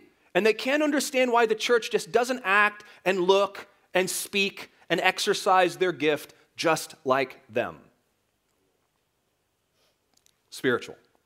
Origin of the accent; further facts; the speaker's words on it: United States; Some of us as American call it charis.